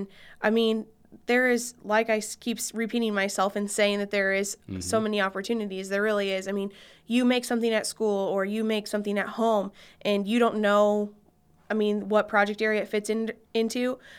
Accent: United States; I grew up in Marion County

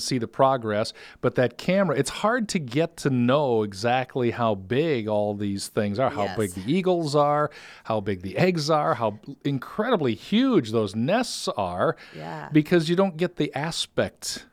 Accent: Dubuque, Iowa, United States; But also, you know, for folks like me, for example, I grew up over in Dubuque on the river.

